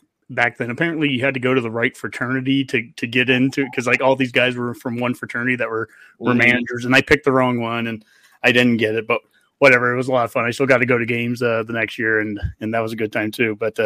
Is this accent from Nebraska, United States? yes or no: yes; Columbus, Nebraska, United States; I'm from Columbus originally.